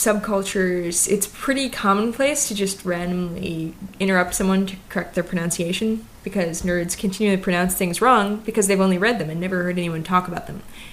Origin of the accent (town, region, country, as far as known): Midwest, United States